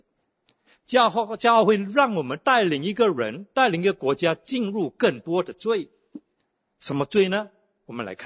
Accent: Singapore; 新加坡人，我是新加坡人，我不会害羞跟你讲这句话。

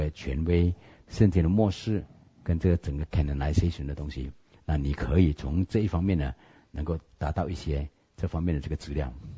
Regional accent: China; 我们中国人有个叫西方的歌王

